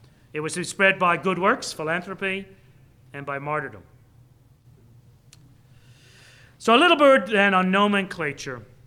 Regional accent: Biggleswade, East of England, United Kingdom; born there; this little town is on my mind, I just spent 3 weeks there, Biggleswade in Bedfordshire, because I was born in Biggleswade in England

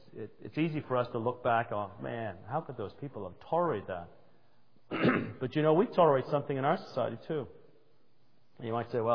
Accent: England, United Kingdom; growing up in England

